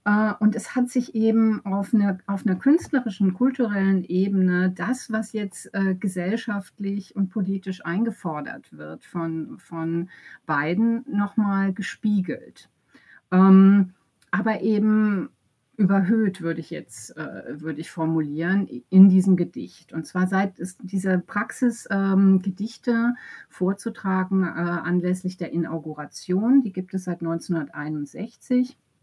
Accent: United States; weil ich kenne das als Amerikanerin immer. Also die deutsche Hälfte von mir sagt immer

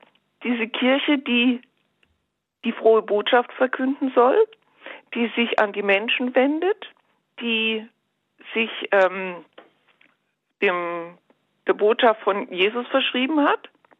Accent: Bavaria, Germany; ich stamme aus dem Bistum Regensburg, und da hatten wir sowas Ähnliches, damals mit Bischof Gerhard Ludwig Müller.

